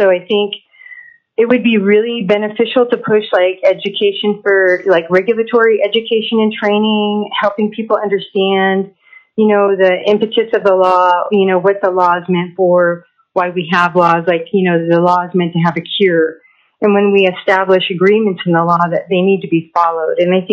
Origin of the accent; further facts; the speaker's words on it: Kotzebue, Alaska, United States; born there; as an Alaska native, well, first of all, I wasn't enrolled properly. I was born in Kotzebue in the 60s, and I don't know why I'm not a village member, but I'm a member of NANA and Kikiktegrek.